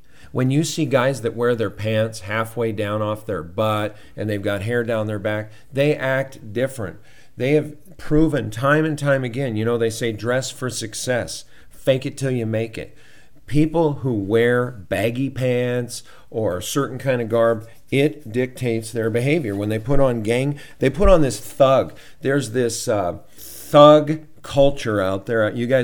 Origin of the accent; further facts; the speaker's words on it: Montana, United States; And I can tell you from growing up in Montana